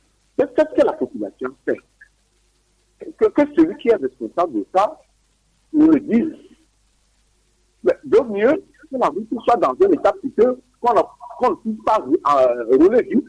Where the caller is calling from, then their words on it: Saguadon, Togo; Je suis de Saguadon.